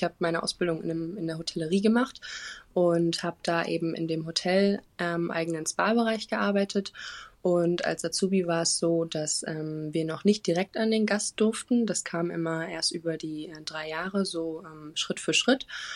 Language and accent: German; Heringsdorf, Mecklenburg-Vorpommern, Germany; Ich bin 23 Jahre alt und ich komme aus Heringsdorf. Das liegt auf der Insel Usedom in Mecklenburg-Vorpommern.